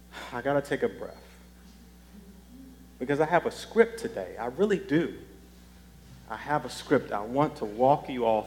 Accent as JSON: {"language": "English", "town": "Washington", "region": "District of Columbia", "country": "United States", "tie": "born or raised there", "said": "I grew up in the Black Baptist Church tradition, 150-year-old church in Washington, D.C."}